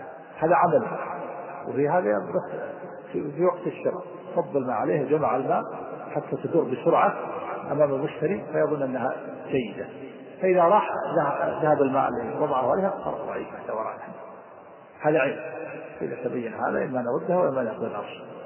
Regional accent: Mecca, Makkah Province, Saudi Arabia; الخادمة اللي عندنا في مكة

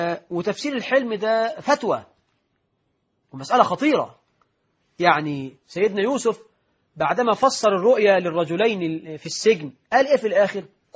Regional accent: Egypt; وإحنا عندنا في مصر يقول لك أخطب لبنتك ولا تخطبش لابنك

